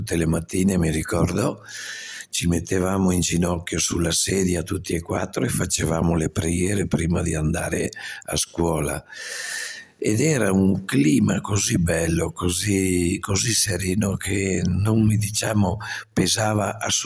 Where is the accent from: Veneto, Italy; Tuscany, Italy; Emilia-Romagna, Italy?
Veneto, Italy; lì nel mio paese, in Valpolicella